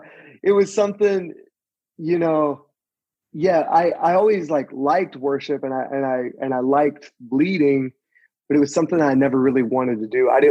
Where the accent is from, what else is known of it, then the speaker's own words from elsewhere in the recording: Columbia, South Carolina, United States; I grew up in South Carolina, in Columbia. My dad is a pastor, Southern Baptist pastor.